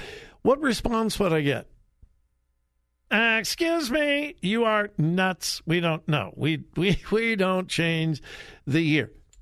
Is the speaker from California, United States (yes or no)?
yes; California, United States; born there; I was born in California, so I have a California birth certificate.